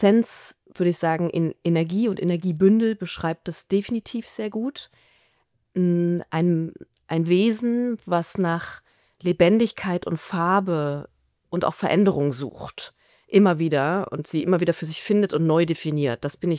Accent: Berlin, Germany; Da habe ich mich entschieden als Berlinerin, ich gehe den Weg runter ins Schwabenland.

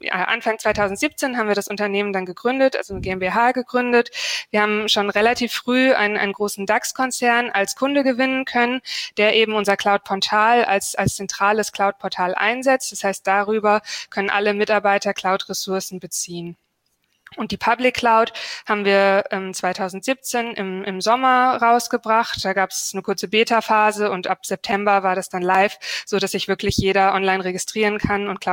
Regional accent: Wiesbaden, Hesse, Germany; also born or lived in Hamburg; ich bin in Hamburg geboren, bin dann in Wiesbaden aufgewachsen, habe an der TU Darmstadt Wirtschaftsinformatik studiert.

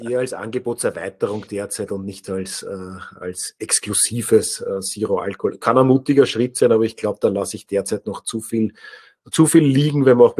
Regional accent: Austria; Wir sind als Österreicher

